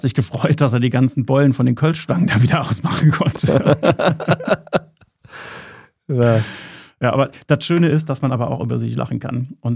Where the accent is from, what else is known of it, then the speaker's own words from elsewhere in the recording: Saarland, Germany; born there; Obwohl wir beide keine Kölner sind. Ich bin gebürtig aus dem Saarland.